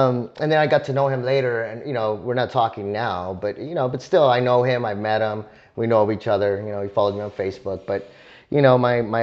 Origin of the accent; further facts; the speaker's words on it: El Paso, Texas, United States; I'm from El Paso, Texas.